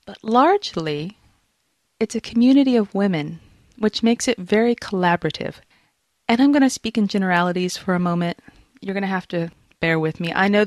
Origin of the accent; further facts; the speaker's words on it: Jackson, Mississippi, United States; I grew up in the Deep South in Jackson, Mississippi. The women in the South are taught to be very competitive with other women.